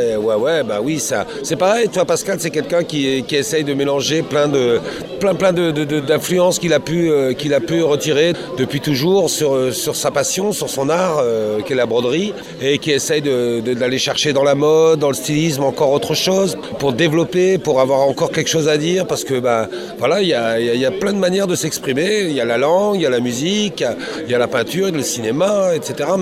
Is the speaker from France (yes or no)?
yes; Brittany, France; Moi, je la défends, la langue bretonne, parce que je l'ai entendu parler quand j'étais petit à Pougras, autour de moi, tout le monde parlait breton, et moi, je parlais breton aussi.